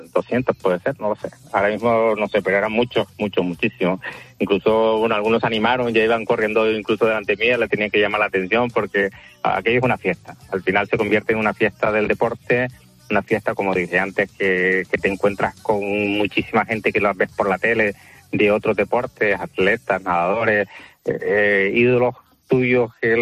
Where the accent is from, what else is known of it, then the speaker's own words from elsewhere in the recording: Canary Islands, Spain; moved away as an adult; yo soy canario y nos trasladamos todos a Barcelona